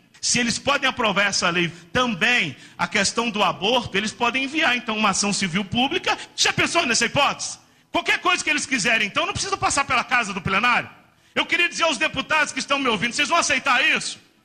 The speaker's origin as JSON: {"language": "Portuguese", "country": "Brazil", "tie": "born there", "said": "eu acho, irmãos, que nós como brasileiros, agora é hora da gente se arrepender, porque essa semana eu fiquei com vergonha de ser brasileiro. Essa semana eu fiquei com vergonha de ter nascido nesse país."}